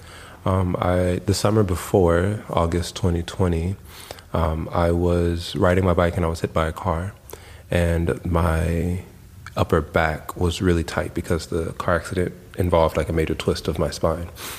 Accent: Los Angeles, California, United States; but I'm from Los Angeles. Like, you know, my people are from the United States

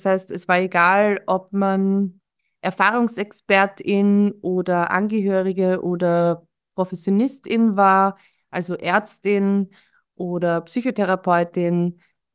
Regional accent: Vienna, Austria; Ich komme, wie gesagt, aus Wien.

